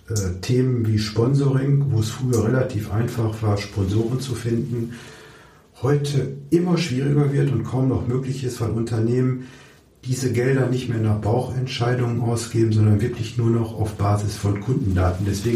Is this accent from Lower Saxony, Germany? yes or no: yes; Osnabrück, Lower Saxony, Germany; born there; Ich bin zufällig in Osnabrück geboren, wo ich auch immer noch häufig bin